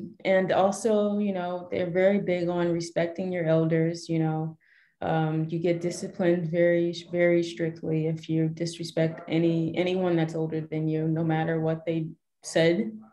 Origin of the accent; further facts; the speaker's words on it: Nigeria; But yeah, Nigeria, and being Nigerian, I'm also a dual citizen. So I get to go there and I have my second home there as well.